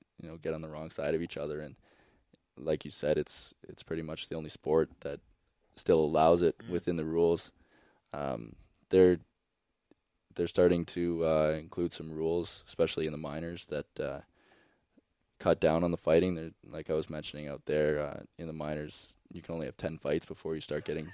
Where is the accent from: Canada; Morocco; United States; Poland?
Canada; Niagara-on-the-Lake, Ontario; just minor hockey back in Niagara Falls, which was my hometown AAA center. I was actually from Niagara-on-the-Lake, but they only had single A, so I would travel a bit to Niagara Falls and play there.